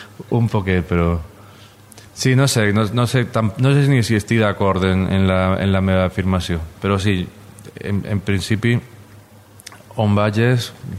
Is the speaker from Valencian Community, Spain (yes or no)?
yes; Elche, Valencian Community, Spain; Per a mi, com a il·licità, és molt complicat d'entendre, perquè els il·licitans, jo crec que en general els valencians, no és que tinguem un orgull de ser, no?